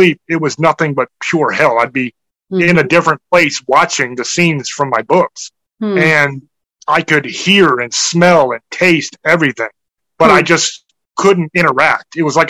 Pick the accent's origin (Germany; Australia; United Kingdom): Germany; now in United States; It varied because I grew up military. So I grew up over in Germany and then we would come back stateside for Thanksgiving